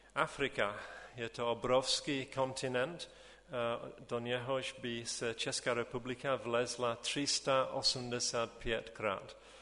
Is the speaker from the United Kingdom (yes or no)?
yes; England, United Kingdom; now in Třanovice, Czechia; jak Pavel už řekl, jsem Angličan, jsem ženatý, manželka tady se jmenuje Milena a společně se svými čtyřmi dětmi patříme do sboru ve Třanovicích.